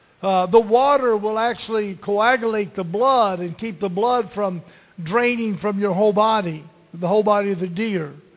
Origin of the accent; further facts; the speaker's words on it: Lynchburg, Virginia, United States; One of them moved from our ministry in Rockford and moved to Lynchburg, my hometown.